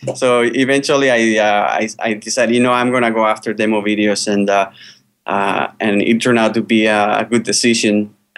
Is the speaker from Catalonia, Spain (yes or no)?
no; Bilbao, Basque Country, Spain; moved away as an adult; I'm originally from Spain. Actually, it's a town called Bilbao, which is in northern Spain.